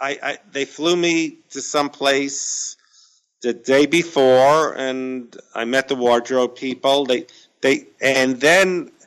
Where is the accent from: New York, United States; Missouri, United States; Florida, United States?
New York, United States; Brooklyn; Yeah, well, I'm from Brooklyn, New York, so I used to take the train until it took 2 years.